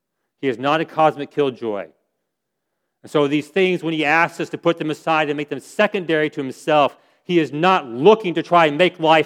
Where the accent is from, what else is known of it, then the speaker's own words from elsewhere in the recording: Texas, United States; born there; now in Virginia, United States; I was born in Texas, very proud of it. Thank you, Jesus. I was born in Texas. I love it.